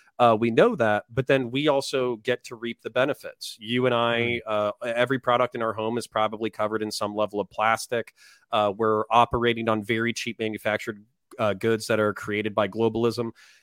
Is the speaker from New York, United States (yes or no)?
no; Florida, United States; also born or lived in Boston / Belgium / Texas; I was born in Boston, raised in Florida, moved to Belgium, moved to Texas, moved to Florida, joined the military.